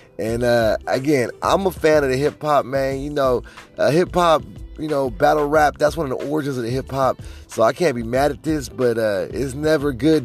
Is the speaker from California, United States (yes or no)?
yes; Sacramento, California, United States; Like I said, I'm from Sacramento, NorCal, 916, you feel me?